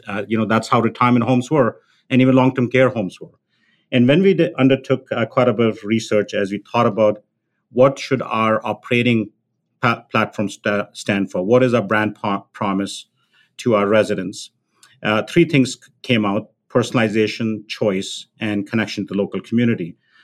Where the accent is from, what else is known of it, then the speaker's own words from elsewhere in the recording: India; I grew up in India and my grandfather had mobility issues and he lived with us throughout his life.